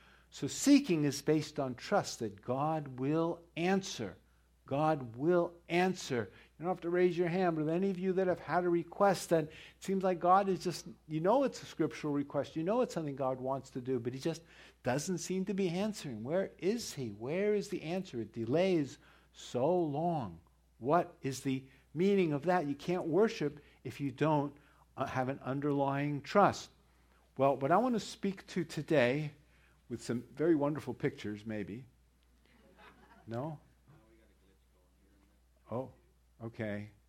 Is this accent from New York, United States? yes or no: yes; New York, United States; I grew up in the second holy city of Judaism, I grew up in New York, where you can get real knishes